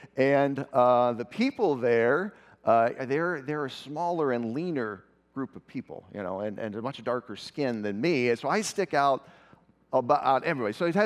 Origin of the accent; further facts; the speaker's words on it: Ohio, United States; now in Springfield, United States; I'm from Springfield, Missouri. I work at Evangel University, but I grew up in Northeast Ohio, and that is home for me.